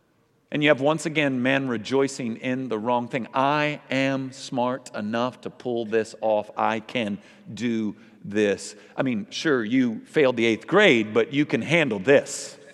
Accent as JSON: {"language": "English", "town": "Dallas", "region": "Texas", "country": "United States", "said": "I'm from Dallas, home of the largest cult in America."}